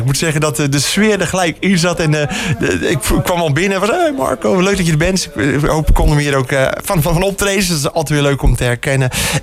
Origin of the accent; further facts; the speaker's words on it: Ter Aar, South Holland, Netherlands; Nou, ik kom uit Ter Aar, Zuid-Holland.